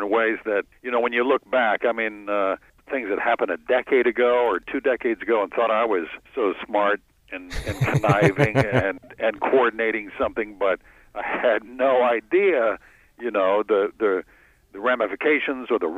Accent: California, United States; also born or lived in Lexington, United States / Reno, United States; I was born in Lexington, but we moved by the time I was not quite 2 years old. We were out in California. So I did a lot of growing up in Southern and Northern California and in Reno, Nevada

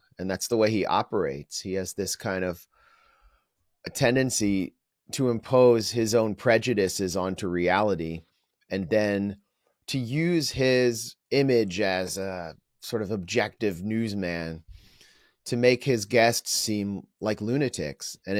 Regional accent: Washington, District of Columbia, United States; But, you know, I grew up in Washington, D.C. And I, you know, I went to Hebrew school during the 1980s and 90s.

